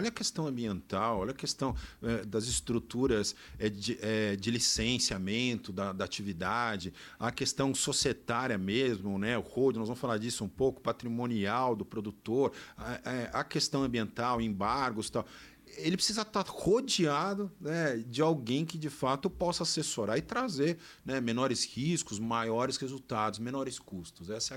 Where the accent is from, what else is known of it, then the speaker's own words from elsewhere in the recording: Penápolis, São Paulo, Brazil; Eu sou de Penápolis, uma cidade bem pequena no interior de São Paulo, e de produtores rurais, ali cana.